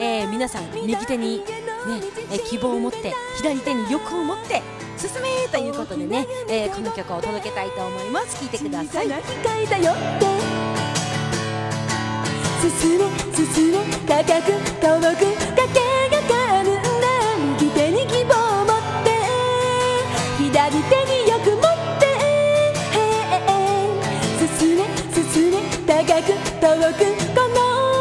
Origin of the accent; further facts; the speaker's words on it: Hokkaido, Japan; 全部ひっくるめて北海道大好き、ということでね、わー、どさんこの私からしたらなんて嬉しいメッセージ